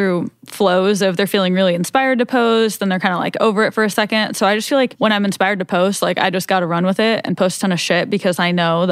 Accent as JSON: {"language": "English", "region": "Kansas", "country": "United States", "tie": "born there", "said": "I was born in Kansas."}